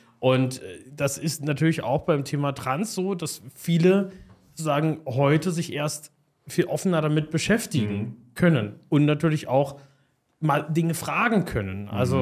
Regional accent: Stendal, Saxony-Anhalt, Germany; also born or lived in Osterburg; Ich komme aus einer Kleinstadt, ich komme aus Stendal, ursprünglich geboren in Osterburg und dann in Stendal aufgewachsen

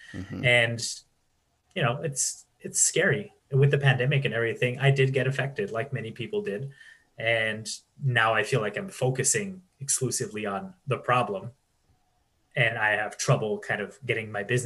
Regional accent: Canada; now in Michigan, United States; I'm originally from Canada, and I now live in Michigan. I've been here for 10 years.

